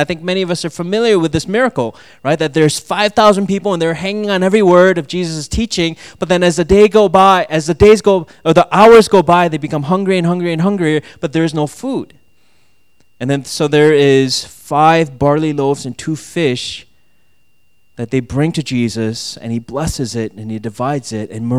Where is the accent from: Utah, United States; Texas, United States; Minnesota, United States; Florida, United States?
Minnesota, United States; I grew up in Minnesota, so it was that skis that I begged and begged and begged